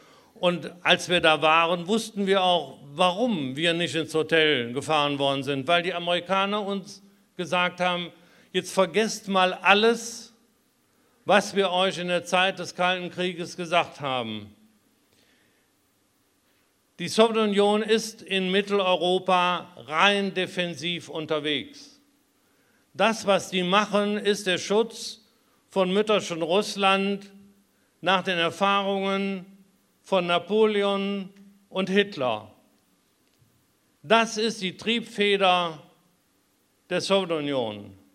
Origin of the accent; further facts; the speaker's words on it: Germany; Ich will sagen, ich komme aus Deutschland.